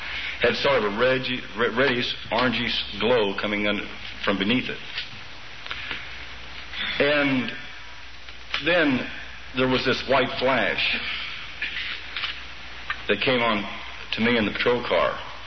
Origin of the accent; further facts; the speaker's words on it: Missouri, United States; born there; also born or lived in Japan / Germany / France / Hawaii